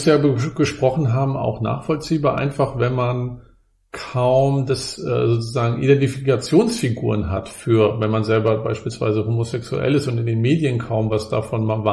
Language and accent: German; Germany; born there; ich wurde ja in der DDR geboren